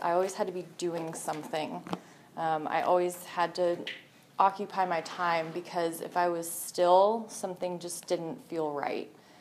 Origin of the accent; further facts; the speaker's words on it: Norcross, Georgia, United States; also born or lived in Atlanta; Born and raised in Atlanta, I grew up in Norcross.